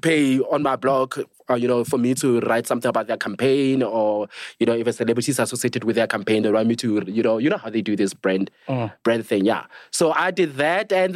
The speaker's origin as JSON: {"language": "English", "region": "North West", "country": "South Africa", "tie": "born or raised there", "also_born_or_lived": "Brits", "said": "So I was raised to go Muruleng in Northwest, Maramakoteng"}